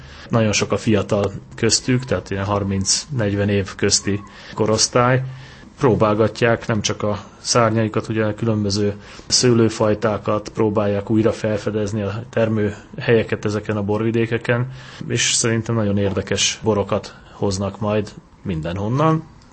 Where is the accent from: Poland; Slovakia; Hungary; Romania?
Slovakia; Nitra Region; én felvidéki vagyok